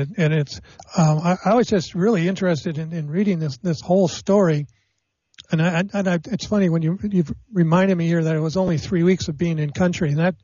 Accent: New Jersey, United States; I'm from New Jersey originally, and there were riots in Newark

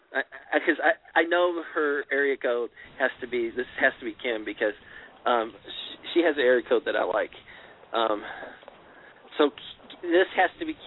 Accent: Chicago, Illinois, United States; I'm from Chicago, so I understand that.

